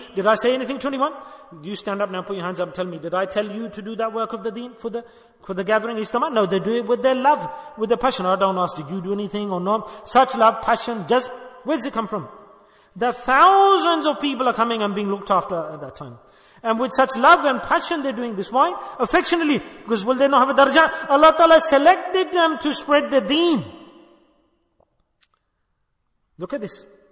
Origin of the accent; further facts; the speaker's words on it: Dera Ghazi Khan, Punjab, Pakistan; And just like I came from Dera Ghazi Khan and I came, and this silsila spread.